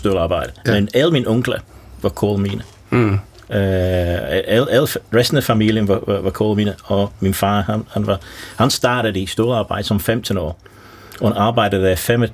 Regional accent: Rawmarsh, Yorkshire and the Humber, United Kingdom; Det var to kulminer og en stålarbejde i Romarsh, hvor jeg er vokset op, som er lidt uden for Rotherham.

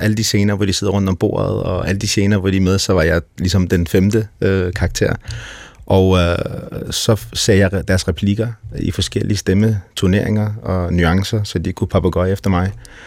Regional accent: Iran; now in Denmark; vi er jo flygtet fra Iran, så da min far i sin tid flygtede, så var vi jo 3 drenge alene med vores mor

